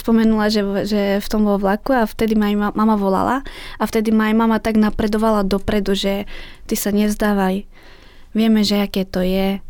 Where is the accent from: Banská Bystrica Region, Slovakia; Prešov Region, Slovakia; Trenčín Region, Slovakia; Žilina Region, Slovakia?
Prešov Region, Slovakia; Stará Ľubovňa; born there; Tak ja som sa narodila v Starej Ľubovni a žijem v mestskej časti Podsade. Je to taká menšia osada.